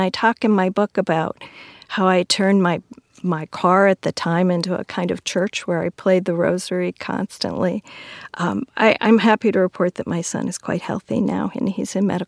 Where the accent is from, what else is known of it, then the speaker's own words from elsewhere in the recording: Waukegan, Illinois, United States; I was raised in Waukegan, Illinois. There were 3 Superfund sites in my hometown.